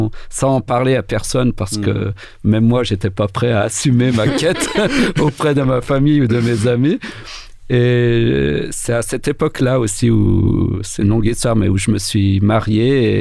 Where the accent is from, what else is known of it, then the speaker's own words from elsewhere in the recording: France; j'ai grandi, j'ai grandi en France, mais j'étais rationnel, cartésien et athée.